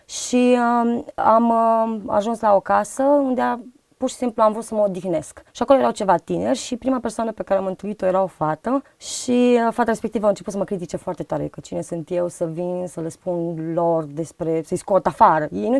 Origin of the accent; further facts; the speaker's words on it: Constanța, Constanța County, Romania; În Constanța. Eu sunt din Constanța și a început acum 13 ani.